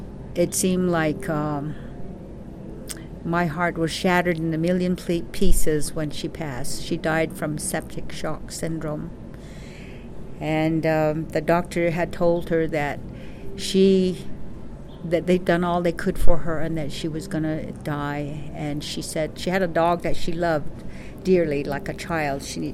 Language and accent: English; Payson, Arizona, United States; I was born in 1950 on a cold fall morning, my mother says. And I was born and raised in Payson. Have lived here almost all my life.